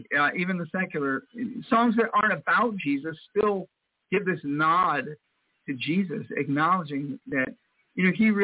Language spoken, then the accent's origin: English; Vero Beach, Florida, United States; also born or lived in Fort Pierce; I am from Florida, though. I'm from Fort Pierce, Florida. That's where I was born, but I grew up in Vero Beach, Florida.